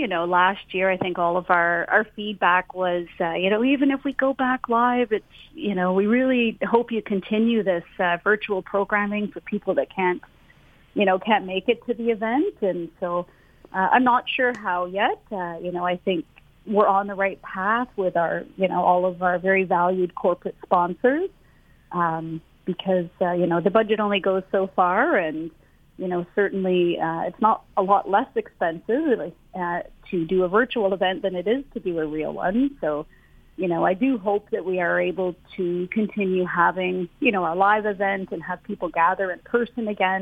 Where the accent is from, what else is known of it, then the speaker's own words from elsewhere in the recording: Oshawa, Ontario, Canada; I grew up in an urban area. I grew up in Oshawa, Ontario, and, you know, I have mixed Indigenous and British heritage.